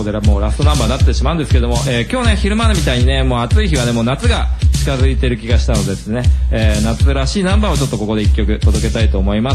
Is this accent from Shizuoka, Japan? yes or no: no; Saitama, Japan; あの俺がほら埼玉出身で